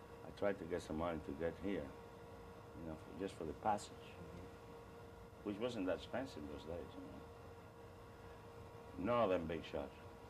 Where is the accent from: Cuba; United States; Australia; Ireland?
Cuba; You know, my dad was mayor of my hometown in Cuba.